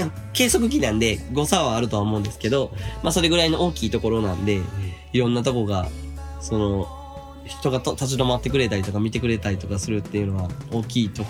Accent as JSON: {"language": "Japanese", "region": "Oita", "country": "Japan", "tie": "born there", "said": "まあ、僕大分生まれなんで、"}